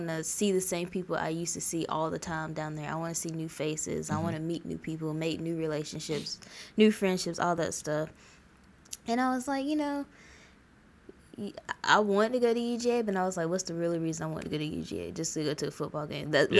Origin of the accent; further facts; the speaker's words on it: Valdosta, Georgia, United States; Yeah, so I'm from Valdosta, Georgia, which is like 3.5 hours away from Kennesaw. It's literally down south. I'm 17.